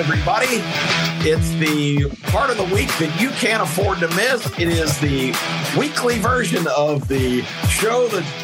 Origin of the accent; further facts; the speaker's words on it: Georgia, United States; So I'm more Alabama than Auburn, but I grew up in Georgia.